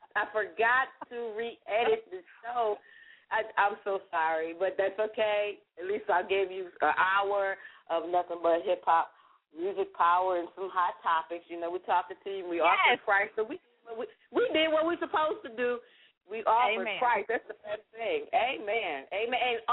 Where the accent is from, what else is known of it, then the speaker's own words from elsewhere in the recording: Newburgh, New York, United States; And, of course, I'm from Newburgh. We always got room for one more.